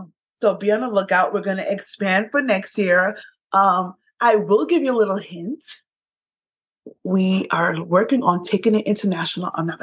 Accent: New York, United States; And first of all, I'm from Brooklyn, New York. So that's growing up in New York is like one of the fashion capitals of the world.

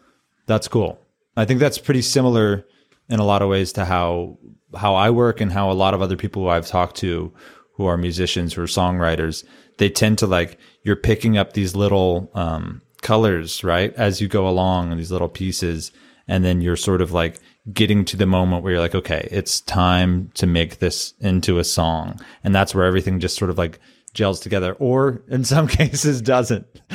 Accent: St. Louis, Missouri, United States; I'm from St. Louis, represent.

